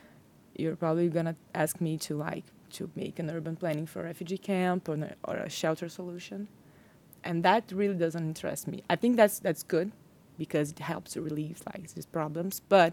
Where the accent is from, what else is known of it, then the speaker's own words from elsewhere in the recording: Rio de Janeiro, Brazil; I'm from Rio de Janeiro, Brazil